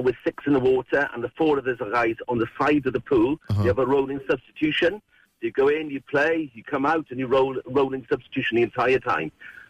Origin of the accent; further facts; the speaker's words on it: Pembroke, Wales, United Kingdom; now in Cork, Ireland; Well, I played when I was in Wales. I'm from West Wales originally, from Pembroke. And we played when I was in school, and then I didn't play for years. I moved to Ireland.